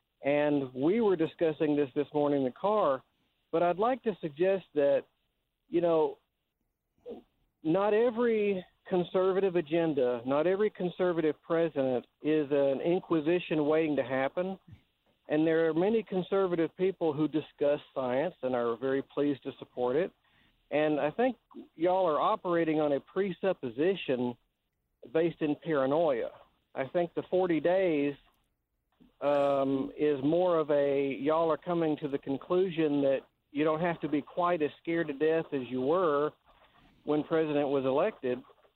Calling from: Oak Ridge, Tennessee, United States; I'm calling from Oak Ridge, you're quite unfair. There are billions of dollars of studies going on, and over here in Oak Ridge, very bright people

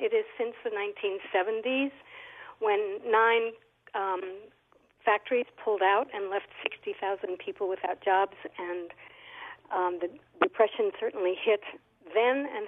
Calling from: New Britain, Connecticut, United States; Hi, I'm calling from New Britain

